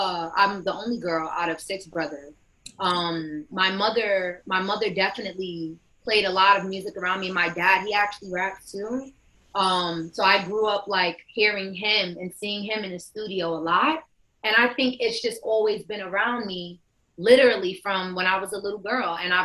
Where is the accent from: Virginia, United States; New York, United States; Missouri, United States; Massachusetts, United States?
New York, United States; Bronx; Bronx, New York, born and raised